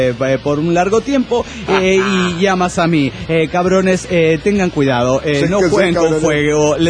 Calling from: Chihuahua, Mexico; de Chihuahua.

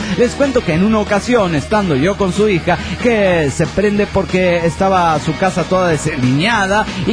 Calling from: Coacalco, State of Mexico, Mexico; de Coacalco, Estado de México.

